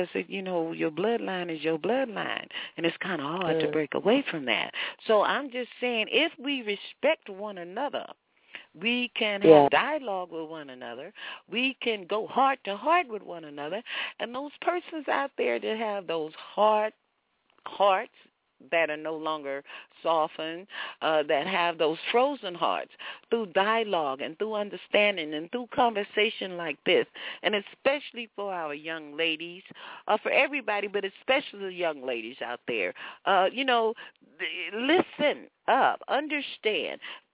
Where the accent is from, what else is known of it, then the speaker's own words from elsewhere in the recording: Texas, United States; because I'm a Southerner dead out of Texas.